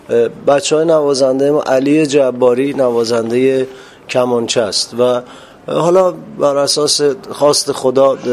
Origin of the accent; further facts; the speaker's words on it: Iran; من ایرانی هستم و نمایش های ایرانی رو دوست دارم و شیوه های نمایش ایرانی هم دوست دارم